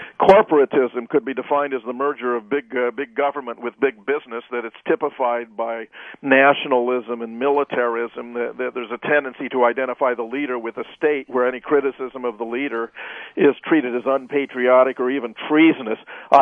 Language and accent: English; Pasadena, California, United States; born there; As I was growing up, and I was born in Pasadena, so I care about Southern California